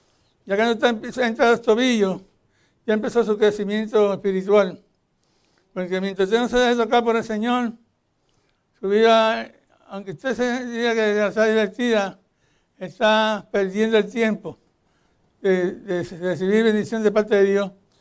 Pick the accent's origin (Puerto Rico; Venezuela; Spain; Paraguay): Puerto Rico; Cataño; yo me crié en un pueblito en Puerto Rico que se llama Cataño, que es frente a la bahía de San Juan. Y ahí hay playa por todos los lados.